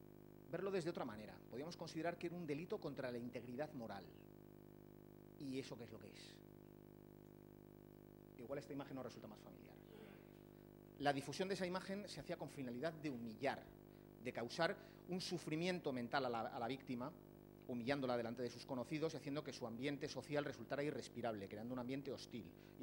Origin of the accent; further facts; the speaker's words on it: San Sebastián, Basque Country, Spain; porque soy de Donosti y en Gipuzkoa todo el mundo se enteró.